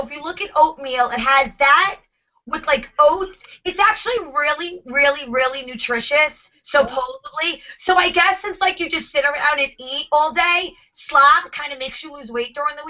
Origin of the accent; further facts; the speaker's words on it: New York, United States; because I'm crazy New Yorker.